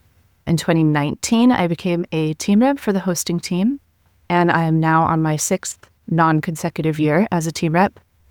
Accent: Venice Beach, California, United States; So I'm from Venice Beach, California, and I'm actually an artist and my background is in art.

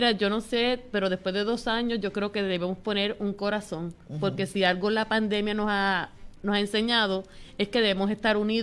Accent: Puerto Rico; porque aquí nosotros como buenos puertorriqueños

